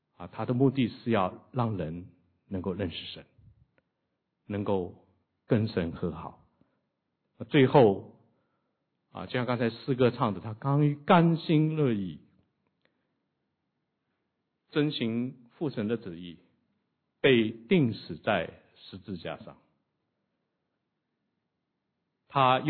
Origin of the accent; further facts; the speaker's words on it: China; born there; 我是在新中国出生。